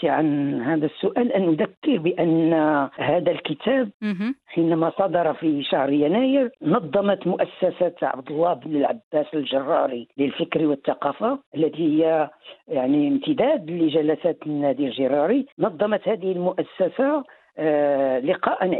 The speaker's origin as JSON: {"language": "Arabic", "town": "Rabat", "region": "Rabat-Salé-Kénitra", "country": "Morocco", "tie": "born there", "said": "أنا من مواليد مدينة الرباط، وداخل المدينة العتيقة، داخل أسوار مدينة الرباط"}